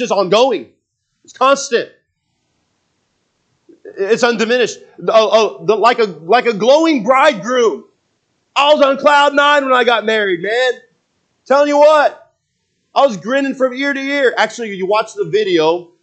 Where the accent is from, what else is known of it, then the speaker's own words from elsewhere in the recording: West Coast, United States; I saw that growing up on the West Coast, the Left Coast.